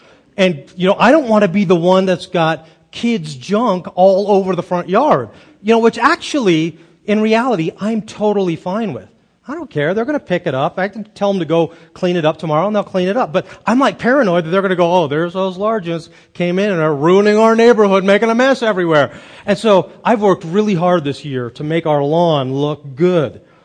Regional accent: California, United States; it was so different than my own experience growing up in suburban California.

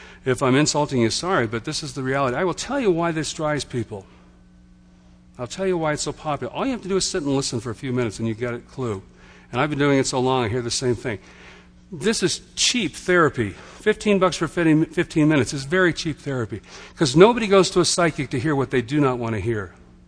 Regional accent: Beaumont, Texas, United States; born there; I was born in Beaumont, Texas originally, one of the most racist cities on this planet.

